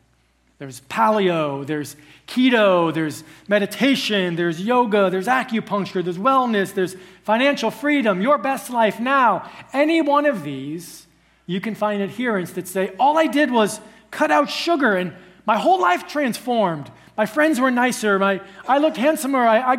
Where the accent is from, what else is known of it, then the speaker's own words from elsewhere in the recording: Connecticut, United States; And so in our house, I grew up in Connecticut, we had this little garden by the side of our house.